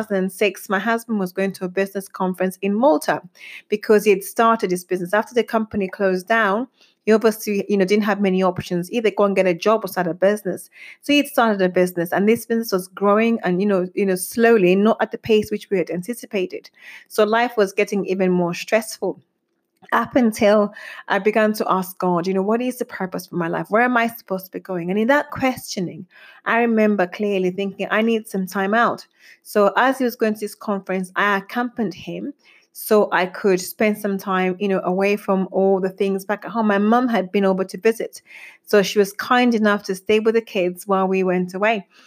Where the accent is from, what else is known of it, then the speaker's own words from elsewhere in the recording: Zambia; now in United Kingdom; So I was born and brought up in Africa, in Zambia to be precise, and I lived in Africa up until 2003 when I came to the UK for better opportunities.